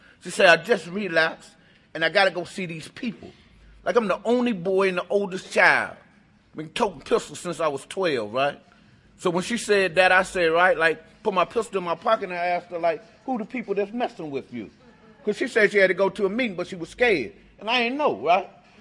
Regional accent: Washington, District of Columbia, United States; like I'm from D.C. too. I need to say that, right? I'm from Southeast D.C.

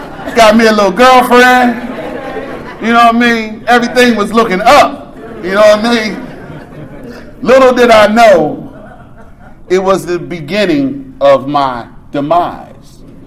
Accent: Philadelphia, Pennsylvania, United States; My mother's from Savannah, Georgia. She did not play. We grew up in Philly, but we was raised like we was on one of those porches in Savannah, Georgia.

